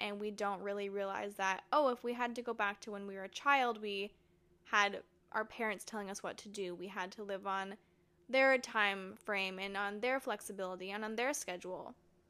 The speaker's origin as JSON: {"language": "English", "region": "Arizona", "country": "United States", "tie": "born or raised there", "also_born_or_lived": "Ohio", "said": "I was born in Ohio when my parents moved us to Arizona. If you ask … that was possibly the worst thing that could have ever happened to her."}